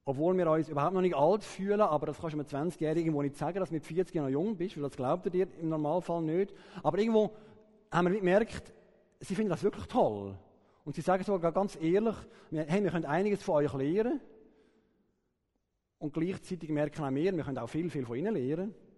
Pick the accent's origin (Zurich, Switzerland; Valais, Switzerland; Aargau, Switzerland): Aargau, Switzerland; Aarau; Aber aufgewachsen bin ich ursprünglich im Kanton Aargau, zu Aarau.